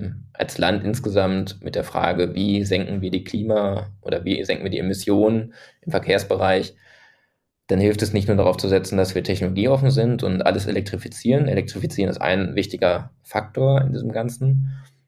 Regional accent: North Rhine-Westphalia, Germany; Ich komme ja aus dem Ruhrgebiet und denke mir immer, schon damals, ich bin 35

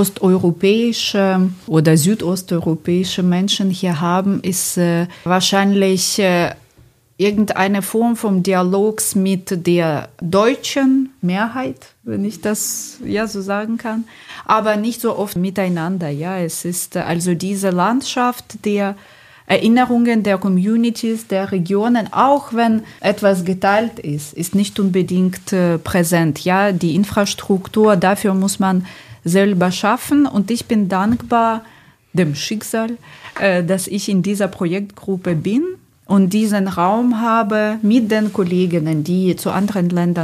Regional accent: Ukraine; German is a second language; ich sehe mich immer noch als Ukrainerin aus der Ukraine, die hier arbeitet

